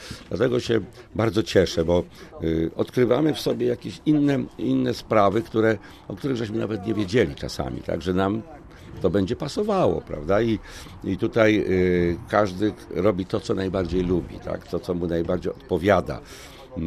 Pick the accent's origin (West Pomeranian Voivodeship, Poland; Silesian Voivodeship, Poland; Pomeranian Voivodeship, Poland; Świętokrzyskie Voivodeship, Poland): Świętokrzyskie Voivodeship, Poland; Kielce; aczkolwiek pochodzę z Kielc, czyli niedaleko stąd.